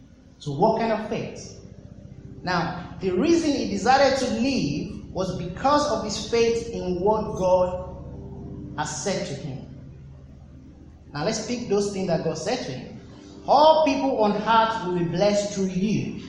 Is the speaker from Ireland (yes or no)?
no; Nigeria; I am not English, I'm not British, I'm a Nigerian. Why am I here?